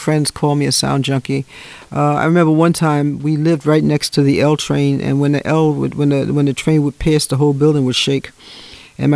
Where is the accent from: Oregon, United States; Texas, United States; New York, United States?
New York, United States; New York City; born there; I was born in New York City from a Caribbean background